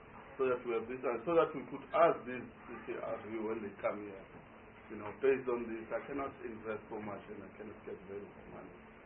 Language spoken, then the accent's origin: English; KwaZulu-Natal, South Africa; You know, I come from KwaZulu-Natal where there are rural areas.